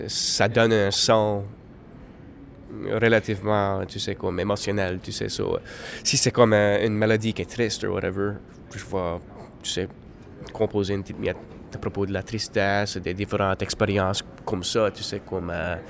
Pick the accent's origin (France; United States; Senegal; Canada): Canada; accent: Acadian; first language Acadian French; vu que je parle dans ma langue maternelle, en acadien, tu sais, ça me donne la liberté à écrire dans des différentes façons.